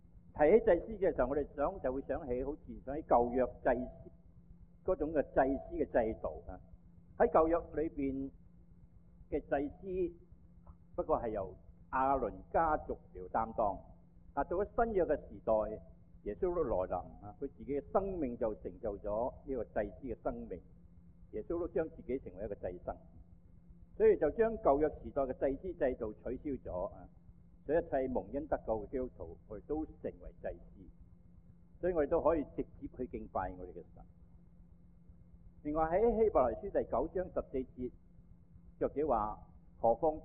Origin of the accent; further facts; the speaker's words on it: Guangdong, China; accent: Cantonese; 我们中国人